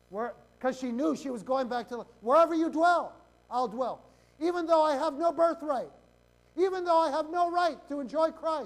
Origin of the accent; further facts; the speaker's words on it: Anaheim, California, United States; You know, I'm from Anaheim.